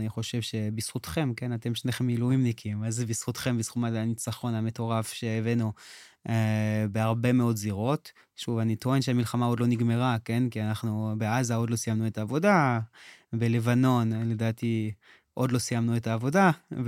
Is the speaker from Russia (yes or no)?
no; Canada; אמרת בחצי משפט שאני צרפתי, אז רק מדייק אותך, אני לא צרפתי.